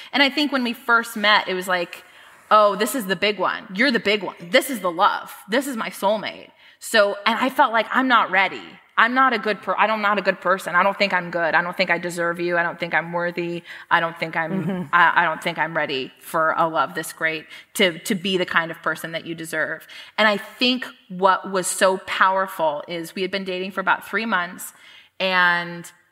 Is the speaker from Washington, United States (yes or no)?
yes; Seattle, Washington, United States; And I was like, yeah, I'm from Seattle.